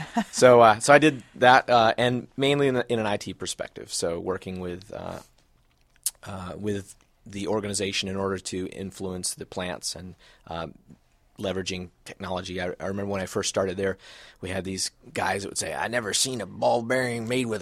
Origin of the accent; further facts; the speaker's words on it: Florida, United States; also born or lived in Michigan; now in Atlanta, United States; I'm not a native. I came from the South, which is really by way of the North, by way of the South kind of a thing. I was born in Michigan, lived in Florida the bulk of my life.